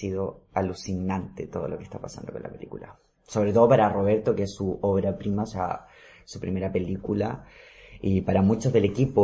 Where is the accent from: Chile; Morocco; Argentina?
Chile; now in Mallorca, Spain; Hace un año y medio estoy en Mallorca y bueno, de Chile ya he salido hace un año y medio.